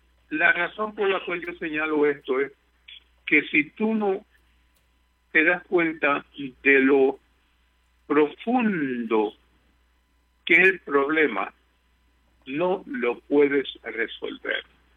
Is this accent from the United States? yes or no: yes; United States; Así fue que los americanos, nosotros, pues yo soy americano